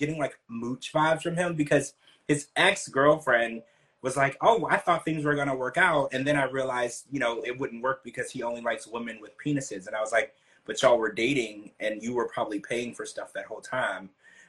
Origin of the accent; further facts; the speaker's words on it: Louisiana, United States; And I mean, I grew up in Louisiana. I saw people that ate crawfish.